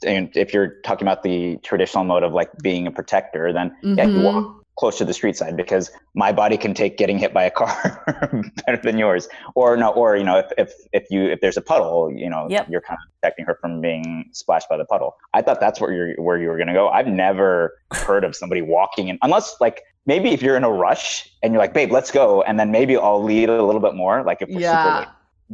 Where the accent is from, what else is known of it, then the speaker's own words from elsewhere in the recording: Midwest, United States; I grew up in the Midwest, and you even said that was a chivalrous move.